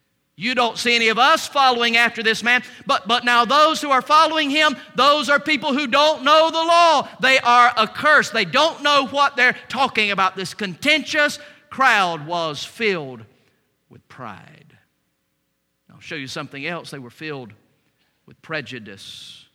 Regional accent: Valdosta, Georgia, United States; also born or lived in Atlanta; But if you were to ask me, "Where are you from?" we tend to mean, "What's your hometown?" I would say, "Valdosta." And then you said, "Oh, you were born in Valdosta." No, I was born in Atlanta.

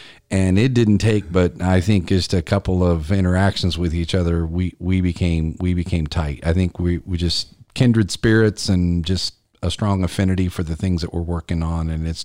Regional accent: South Carolina, United States; because South Carolina is my home state, we do a lot of South Carolina podcast content on this show. Greenville is, I haven't lived in other places. I live in Columbia.

